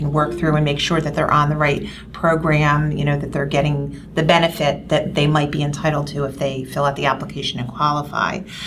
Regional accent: New Jersey, United States; born there; I live right here in Mercer County. I was born in Mercer County

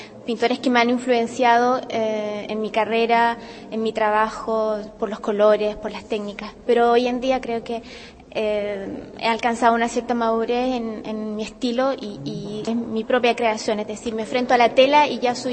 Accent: Chile; yo siendo chilena, tener la oportunidad en Praga de representar a mi país con mi trabajo es un privilegio

